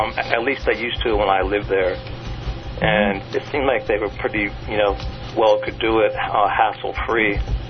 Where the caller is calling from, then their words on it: New Jersey, United States; New Jersey.